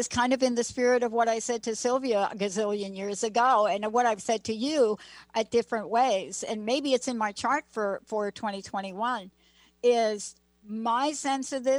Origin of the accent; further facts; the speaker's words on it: New York, United States; also born or lived in California; now in Seattle, United States; I grew up in New York. I mean, I didn't move out here until 92. And then I went off to California for school